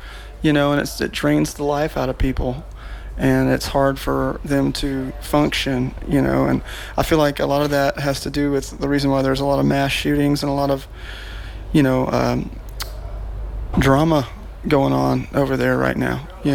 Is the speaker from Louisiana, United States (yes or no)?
yes; Louisiana, United States; now in Nashville, United States; I'm from Louisiana originally, but I live in Nashville, Tennessee.